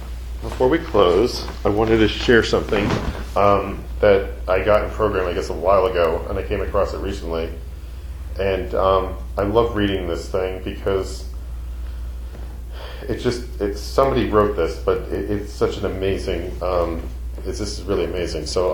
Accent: New Jersey, United States; And I grew up in North Jersey. I'm down in Central Jersey. So I have a whole different life down here than I had up there.

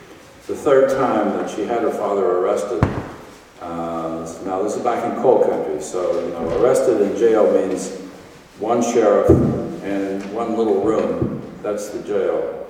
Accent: Appalachia, United States; I come from Appalachia, coal mining country.

